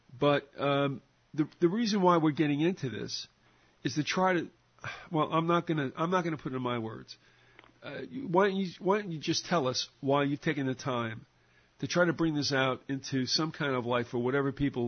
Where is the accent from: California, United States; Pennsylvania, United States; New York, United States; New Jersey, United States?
New Jersey, United States; I'm from Jersey, too.